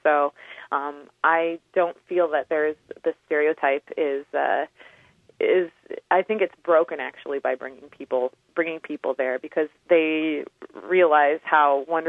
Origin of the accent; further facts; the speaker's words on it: Iowa, United States; I was able to, because I am from Iowa, and the last three films that I've done with Henry Jaglom, I've gotten kind of the rights and the privilege to be able to screen the films first in Iowa